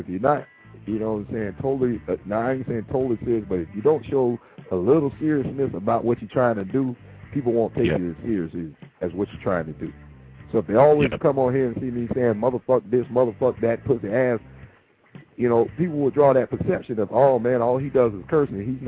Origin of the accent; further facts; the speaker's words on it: Florida, United States; because we are both from Florida, you know what I'm saying